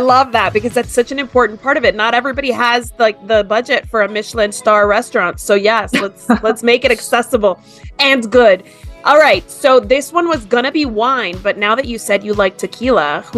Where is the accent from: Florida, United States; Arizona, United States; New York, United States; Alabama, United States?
Florida, United States; Miami; also born or lived in Washington, District of Columbia, United States; now in El Paso, United States; So I remember living in DC, but going home to Miami. I grew up in Miami